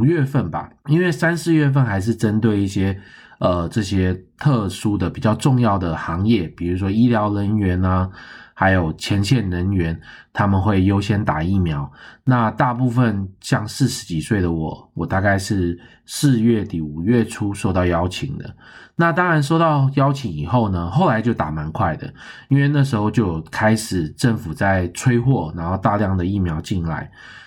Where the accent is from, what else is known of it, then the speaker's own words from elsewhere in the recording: Taiwan; now in Canada; 我们自己本身也是台湾人